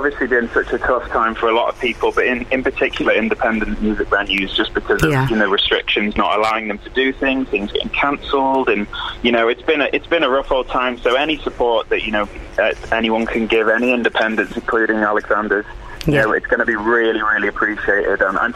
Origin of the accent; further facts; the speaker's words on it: Chester, North West England, United Kingdom; So, I'm from Chester.